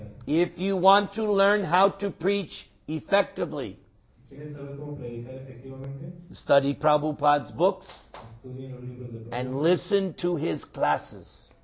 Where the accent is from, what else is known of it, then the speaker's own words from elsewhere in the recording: New York, United States; Because I come from New York. Forget about it.